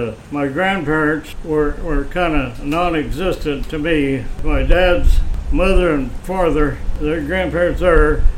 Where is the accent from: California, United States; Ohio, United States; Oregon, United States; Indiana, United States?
Indiana, United States; Cambridge City; I grew up in Cambridge City, Indiana, yeah.